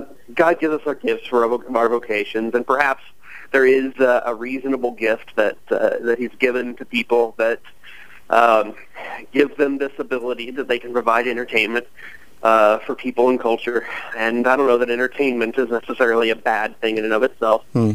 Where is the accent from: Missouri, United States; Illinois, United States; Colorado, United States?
Missouri, United States; Kansas City; I'm a Kansas City Chiefs fan. And I grew up in Kansas City.